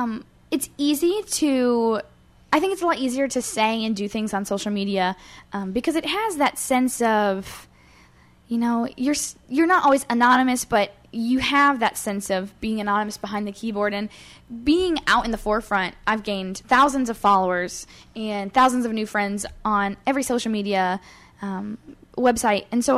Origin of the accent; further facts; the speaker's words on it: Iowa, United States; I think that my calling is here in Iowa, and I think that I can change the world from my hometown.